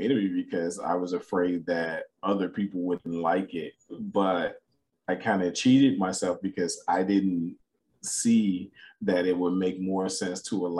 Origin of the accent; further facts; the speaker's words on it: Chicago, Illinois, United States; now in Atlanta, United States; I graduated from University of Phoenix out there in Atlanta, Georgia. And I'm originally from Chicago.